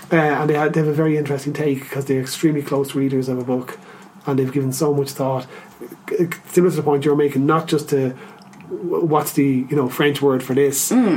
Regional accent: Ireland; because I'm an Irish writer, I didn't want people inadvertently setting it there.

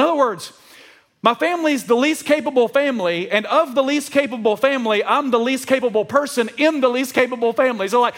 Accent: Alabama, United States; accent: Alabamian; In fact, English is not even my first language. Alabamian is my first language. We all know that's very different than real English, right?

